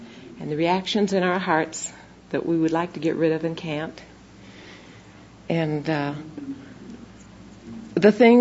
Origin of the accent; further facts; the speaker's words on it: Minnesota, United States; also born or lived in Iowa; I was born in Iowa and grew up in southern Minnesota, and my folks still live in Minneapolis, and it was there that I met my husband, and it just seems like home in many ways.